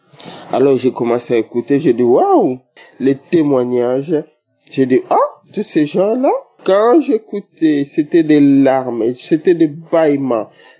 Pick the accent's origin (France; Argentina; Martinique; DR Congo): DR Congo; now in Belgium; Je suis une Congolaise vivant en Belgique.